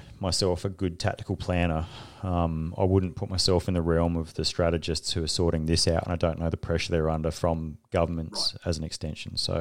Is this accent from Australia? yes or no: yes; Australia; remember being in a room in Hawaii with Special Operations Commander Pacific, you know, back in the day as the Australian sort of guy there